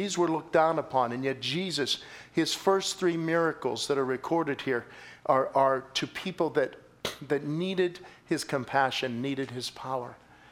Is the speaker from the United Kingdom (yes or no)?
yes; Scotland, United Kingdom; And I'll tell you what, I'm a Scot.